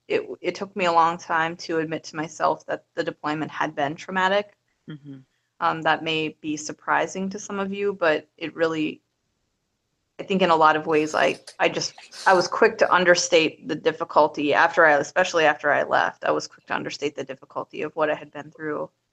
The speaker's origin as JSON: {"language": "English", "region": "Minnesota", "country": "United States", "said": "I actually was very transient, and I'm from Minnesota, but I moved all over the place."}